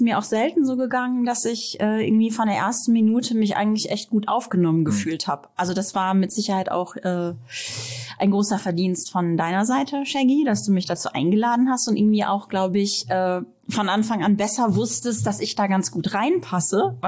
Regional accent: Münster, North Rhine-Westphalia, Germany; born there; Ja, also geboren bin ich in Münster, in Westfalen.

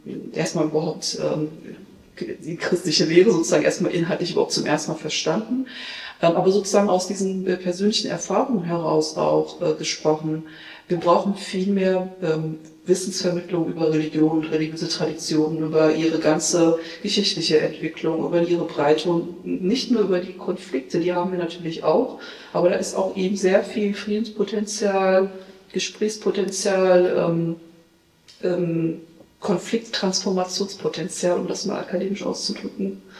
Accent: Rhineland, Germany; weil ich bin im Rheinland aufgewachsen, ich habe in Köln studiert

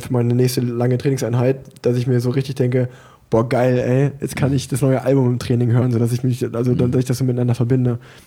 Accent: Unna, North Rhine-Westphalia, Germany; born there; now in Cologne, Germany; als gebürtiger Unneraner, das liegt ja eigentlich Vorort von Dortmund, ist das ganz genauso. Also ich finde, ich wohne jetzt in Köln, ich liebe Köln

